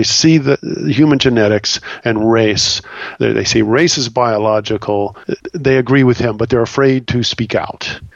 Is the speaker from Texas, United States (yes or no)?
yes; Texas, United States; He didn't grow up where I grew up. I grew up in Texas, and it's still not safe to talk about race in Texas.